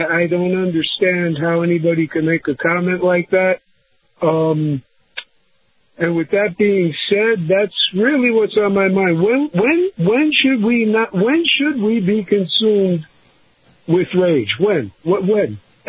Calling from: Sarasota, Florida, United States; from Sarasota.

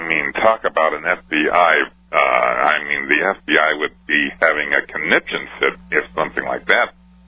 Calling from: Omaha, Nebraska, United States

